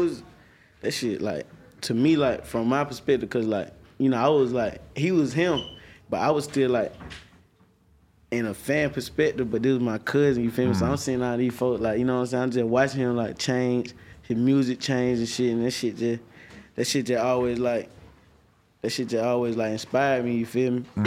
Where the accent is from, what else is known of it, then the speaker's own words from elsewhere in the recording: Atlanta, Georgia, United States; I'm from Atlanta. I'm from Zone C.